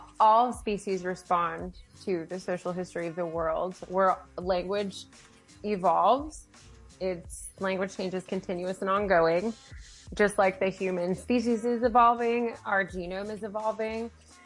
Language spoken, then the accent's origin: English; the South, United States; accent: Southern; My Southern accent might be different and confusing to them.